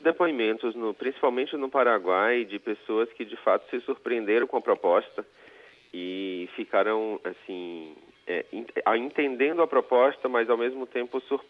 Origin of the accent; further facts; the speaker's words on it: Recife, Pernambuco, Brazil; A gente é de Recife, né, a capital de Pernambuco, do Brasil, nordeste do Brasil.